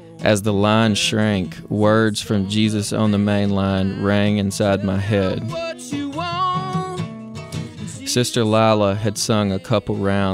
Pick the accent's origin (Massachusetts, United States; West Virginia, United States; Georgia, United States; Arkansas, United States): Arkansas, United States; Pumpkin Bend; there's certainly no one like that living down the street from you when you're growing up in Pumpkin Bend, Arkansas, except Johnny.